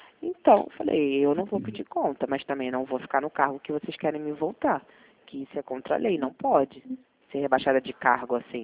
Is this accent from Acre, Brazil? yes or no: no; Cabo Frio, Rio de Janeiro, Brazil; Eu morei muitos anos na Ilha do Governador, Jacarepaguá. Aí, com 10 anos, eu fui para Cabo Frio e lá fiquei até os meus 30 anos. E estou aqui em Sorocaba, vai fazer 3 anos.